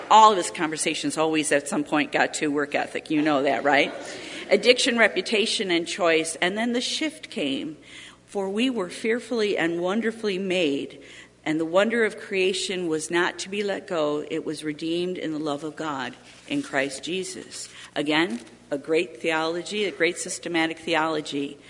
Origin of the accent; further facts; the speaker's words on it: Chicago, Illinois, United States; now in Houston, United States; I'm a girl from Chicago, and almost every house has a basement there.